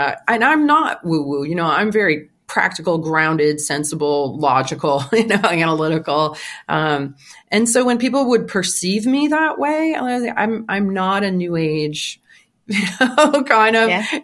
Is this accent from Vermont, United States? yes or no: yes; Vermont, United States; I'm a woman from Vermont waving tuning forks around people as a target.